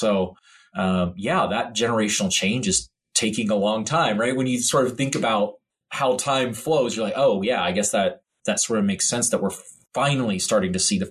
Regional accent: Rust Belt, United States; And I grew up in the Rust Belt, which I think sort of influenced that as well

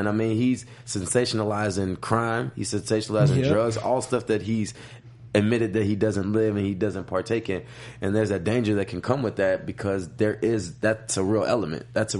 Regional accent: Chicago, Illinois, United States; And I'm from Chicago, so I know the drill music comes out of that wave and that energy, that Chicago energy.

